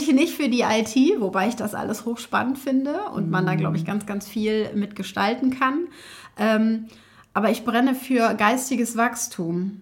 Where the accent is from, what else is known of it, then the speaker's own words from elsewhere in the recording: Munich, Bavaria, Germany; now in Cologne, Germany; Bin ursprünglich ein Münchner Kindl, also komme, auch wenn man es jetzt nicht hört, aus dem Süden von Deutschland.